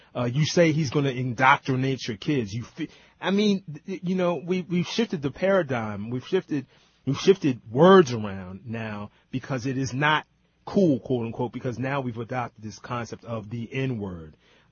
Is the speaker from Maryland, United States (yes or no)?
yes; Maryland, United States; me being a black man growing up in Maryland, we know what it is